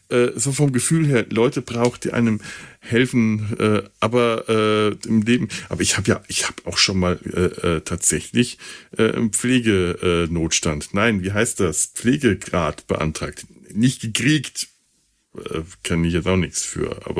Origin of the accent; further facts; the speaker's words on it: Bavaria, Germany; now in Cologne, Germany; Ich bin Franke. Mit Konsonanten stehen wir auf Kriegsfuß. Ich bin aber nicht in Franken. Ich bin einfach nur hier in Köln zu Hause in meiner Wohnung.